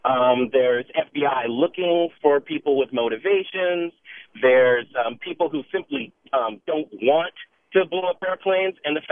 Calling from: San Mateo, California, United States; This valley, I'm calling from San Mateo, is full of engineers

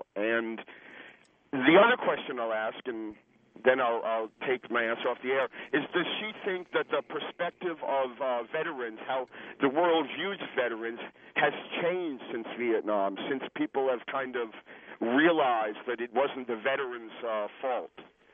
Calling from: Oakland, California, United States; I'm calling from Oakland.

